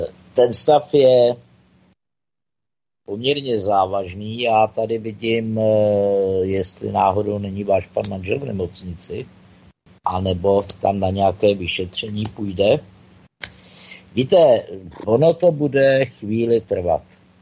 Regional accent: Prague, Czechia; já jsem z Prahy, ty lidi třeba nejsou z Prahy

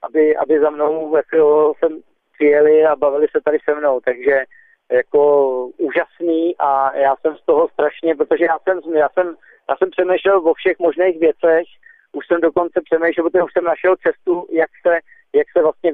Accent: Prague, Czechia; já jsem Pražák

